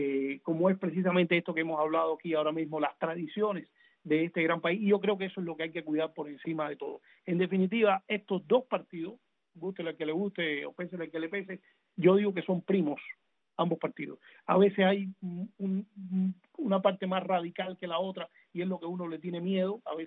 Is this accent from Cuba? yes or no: yes; Cuba; nosotros que venimos de Cuba